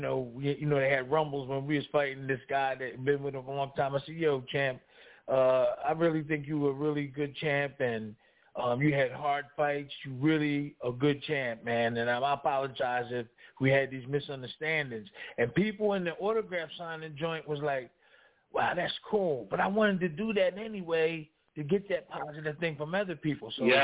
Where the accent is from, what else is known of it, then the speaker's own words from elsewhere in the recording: Philadelphia, Pennsylvania, United States; born there; I was born in South Philly. My mom used to take me to the Chatty Market.